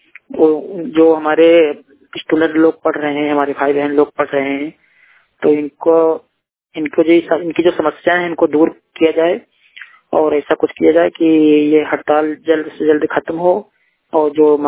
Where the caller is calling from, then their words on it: Barabanki, Uttar Pradesh, India; दृष्टिहीन बाराबंकी से बात कर रहा हूँ, यूपी से।